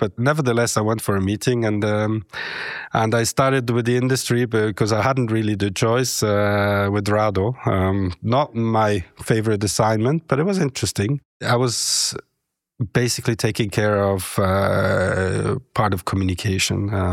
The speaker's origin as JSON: {"language": "English", "town": "Grenchen", "country": "Switzerland", "tie": "born or raised there", "second_language": "English", "said": "I was born and raised in Gretchen, but then I moved to Neuchâtel after a certain period."}